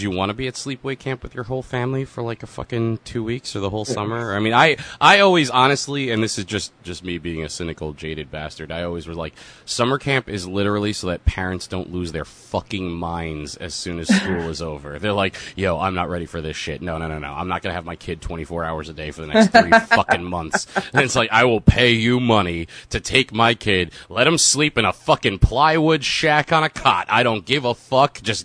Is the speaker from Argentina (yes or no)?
no; New Jersey, United States; I mean, I'm from Jersey, so from here, it was always like, that was like a predominant